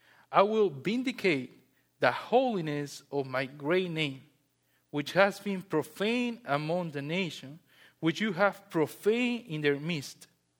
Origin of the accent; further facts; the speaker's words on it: Peru; When I was a child, I was raised in Peru. Peru is not like here. And it wasn't even close like here when I was a child.